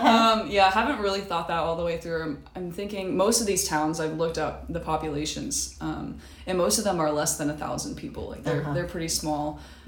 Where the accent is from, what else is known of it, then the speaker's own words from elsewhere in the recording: Santa Rosa, California, United States; I'm from Santa Rosa.